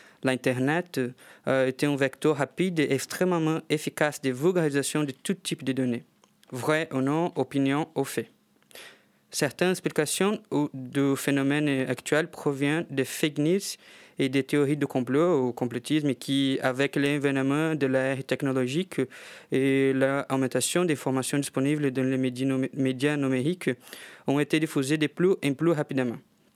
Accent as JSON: {"language": "French", "country": "Brazil", "second_language": "French", "said": "je suis brésilienne, j'ai fait mon double diplôme ici à l'UTC."}